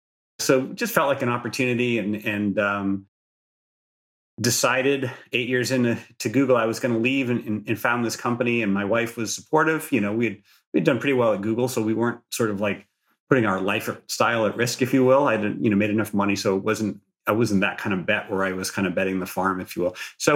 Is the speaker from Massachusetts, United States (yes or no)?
yes; Massachusetts, United States; now in California, United States; I'm an East Coast native. I grew up outside Boston, but came out to California in the, 1993, pre-Netscape, as I like to say.